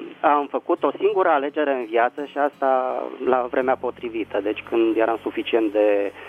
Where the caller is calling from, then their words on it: Bucharest, Romania; din București.